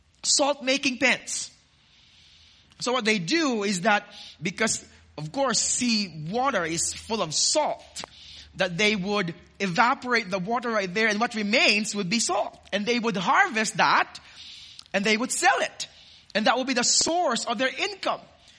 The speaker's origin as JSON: {"language": "English", "town": "Iloilo City", "region": "Western Visayas", "country": "Philippines", "tie": "born or raised there", "said": "Now, when I was growing up in Iloilo City, we would often go to the hometown of my mom"}